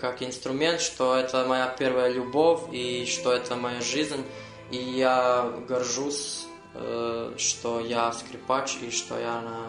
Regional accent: Belgrade, Serbia; born there; Ja sam rođen u Beogradu, 1993. godine.

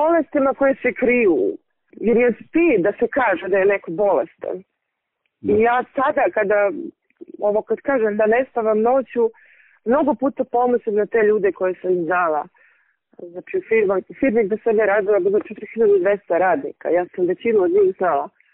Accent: Mrčajevci, Moravica District, Serbia; born there; Šumadija i Gruža, ja mogu da budem pristrasna, jer ja sam rođena u Mrčajevcima

